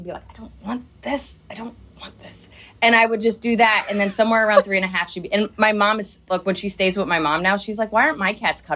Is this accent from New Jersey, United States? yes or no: yes; Princeton, New Jersey, United States; So I grew up right outside of Princeton in New Jersey.